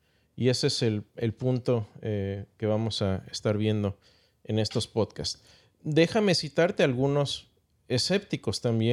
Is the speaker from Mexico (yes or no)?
yes; Mexico; Y sabe a barbacoa, sí, los que somos de México.